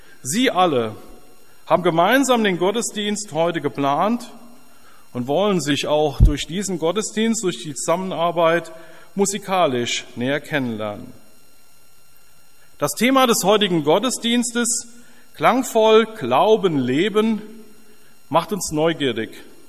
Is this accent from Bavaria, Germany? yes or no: yes; Hof, Bavaria, Germany; Ich komme aus Hof